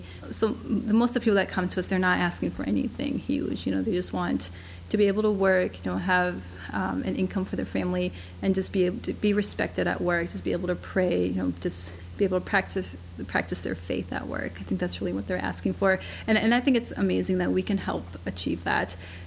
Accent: Iowa, United States; I think my interest in civil rights came from my childhood. You know, just growing up in Iowa, you know, we had a lot of, you know, great, friendly neighbors

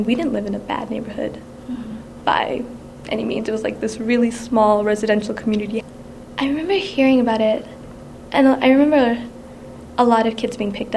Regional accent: Minnesota, United States; also born or lived in Texas; I've been in Minnesota most of my life, actually, but I was born in Texas. We moved because we'd heard that they were starting up an Islamic school near the Twin Cities

